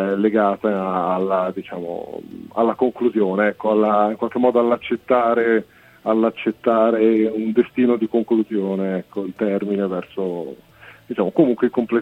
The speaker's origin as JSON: {"language": "Italian", "town": "Padua", "region": "Veneto", "country": "Italy", "said": "No, io sono originario di Padova."}